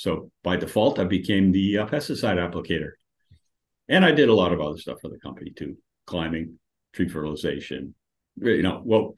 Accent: Des Moines, Iowa, United States; and started looking around in my hometown of Des Moines.

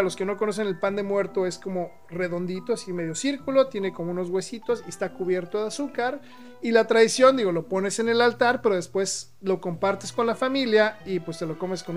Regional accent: Mexico City, Mexico; yo soy de la Ciudad de México

